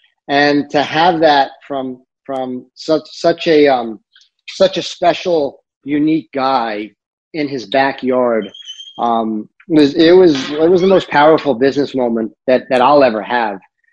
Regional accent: New York, United States; I'm a New Yorker. People in the Midwest don't know me.

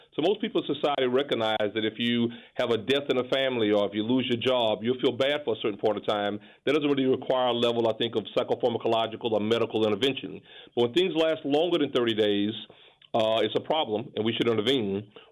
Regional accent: Beaumont, Texas, United States; now in Louisiana, United States; I'm from the South. I'm from Beaumont, Texas. Very proud of it. Happy to be here in Louisiana. I'm a new guy here.

